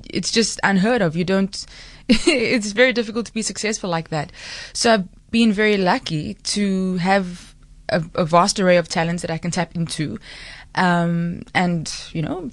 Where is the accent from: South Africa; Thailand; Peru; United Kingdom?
South Africa; Cape Town, Western Cape; I grew up in Cape Town.